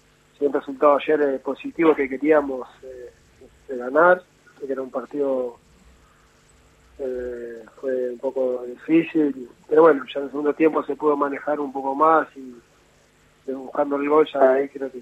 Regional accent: Argentina; que sabemos que todos los argentinos estamos esperando que Argentina pueda salir campeón

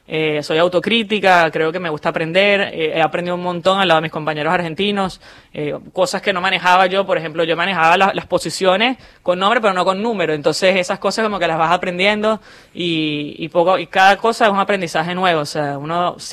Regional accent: Venezuela; siendo mujer venezolana

